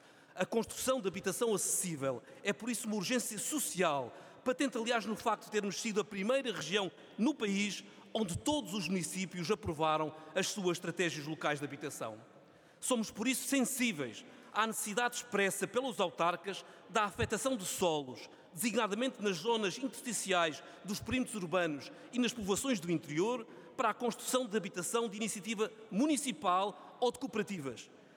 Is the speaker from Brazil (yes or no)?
no; Algarve, Portugal; dão-me a oportunidade de fazer aquilo que mais gosto, de falar da minha terra. O Algarve obteve em abril último a melhor taxa de ocupação hoteleira